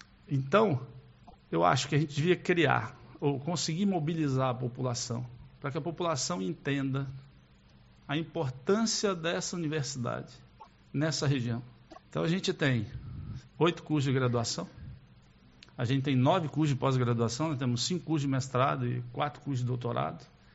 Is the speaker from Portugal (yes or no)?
no; Brazil; o que eu acho que a gente tem que fazer como brasileiro, como cidadão, como morador de Uruguaiana em região